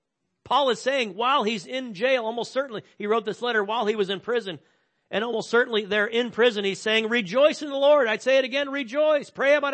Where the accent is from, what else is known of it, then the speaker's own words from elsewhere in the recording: Chicago, Illinois, United States; now in Washington, United States; See, I'm from Chicago, and a little bit of snow does not bother me at all.